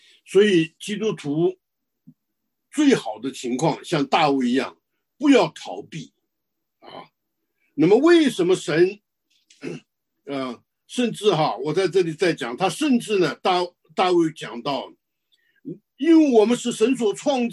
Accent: China; 我们中国人讲君子人，他是会反省自己的啊。

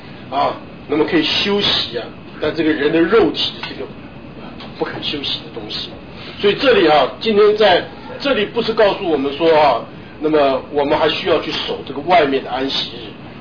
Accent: China; 我想对我们中国人来讲也是很欢喜的东西啊。我们喜欢吃鱼啊

